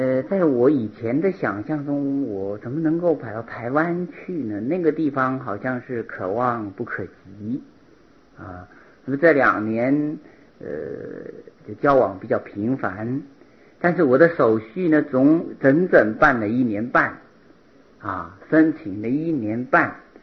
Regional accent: Fujian, China; 因为我不会讲台语，虽然是福建人，但是不会讲台语。我是福建东部啊，东部是属于福州语系，不是属于闽南语系，所以闽南话台语不会讲啊。

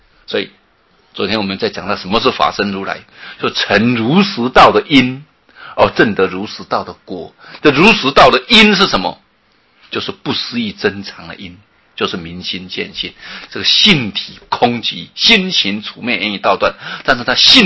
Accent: Taiwan; 就像我们台湾话所说的欢迎茶家就找

